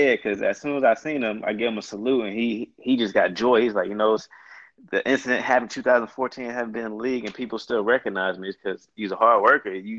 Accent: Oakland, California, United States; That's the same thing I thought growing up in Oakland, California.

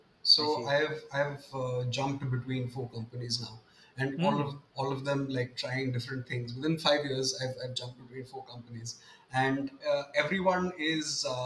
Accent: Delhi, India; I've been born and raised in Delhi all my life.

